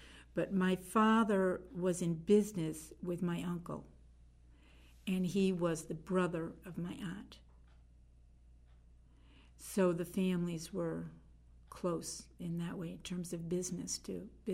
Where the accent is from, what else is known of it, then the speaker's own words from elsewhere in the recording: Framingham, Massachusetts, United States; I was born and raised in Framingham, which is quite close to Concord, about half an hour away. And when I was married in 61, I lived in Lincoln, which is next door to Concord